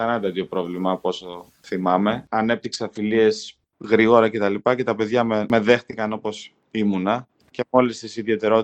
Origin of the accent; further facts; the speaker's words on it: Siatista, Western Macedonia, Greece; Κατάγομαι από Σιάδη στα Κοζάνης